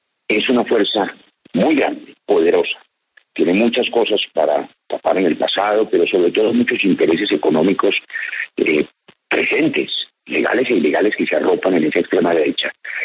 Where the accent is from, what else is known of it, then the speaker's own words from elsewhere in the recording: Colombia; me tiene consternado como muchos colombianos